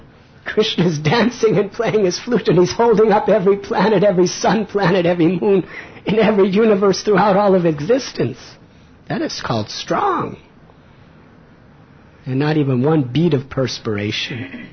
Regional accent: United States; It's not so famous. I'm American.

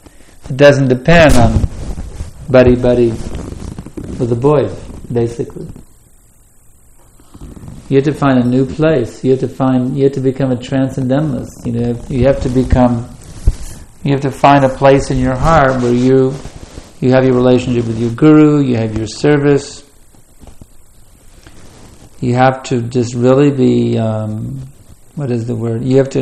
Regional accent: United States; I've mixed so freely with men growing up in American culture

